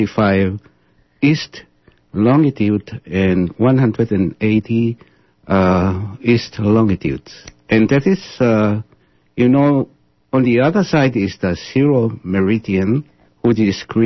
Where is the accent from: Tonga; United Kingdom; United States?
Tonga; Yes, the name of my country is Tonga.